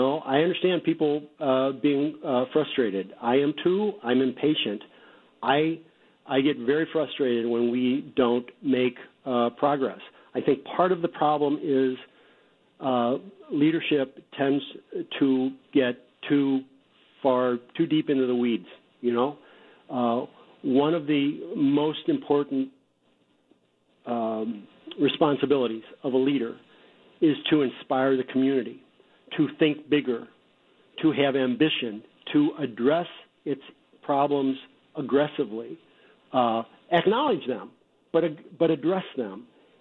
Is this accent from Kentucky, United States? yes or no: no; St. Louis, Missouri, United States; when I was growing up in St. Louis, the city was the 10th largest city in America